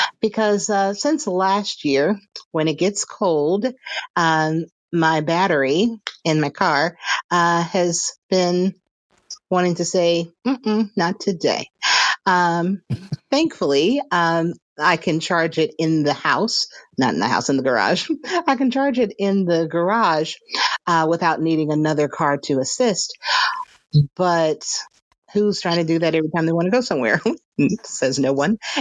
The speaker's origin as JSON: {"language": "English", "town": "Atlanta", "region": "Georgia", "country": "United States", "said": "I am hailing in from Atlanta, GA. Certainly not hot Atlanta right now, but Atlanta, GA nonetheless."}